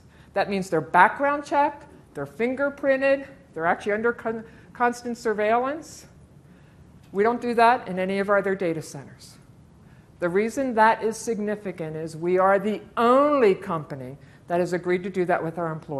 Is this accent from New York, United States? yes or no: no; Pennsylvania, United States; And I'm proud to say Pennsylvania, my hometown, is the first state that has signed a CJIS amendment that includes CRM Online as well.